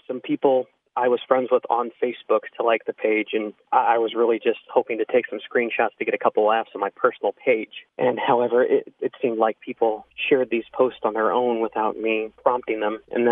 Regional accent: St. Louis, Missouri, United States; I'm from the St. Louis area, so I was able to relate to the humor of that page as well

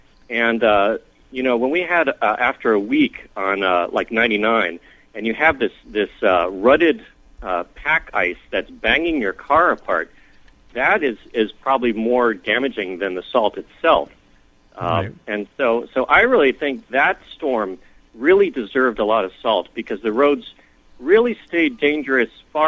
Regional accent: Cleveland, Ohio, United States; I'm a Midwest native. I'm from Ohio, where they really pound the roads with salt.

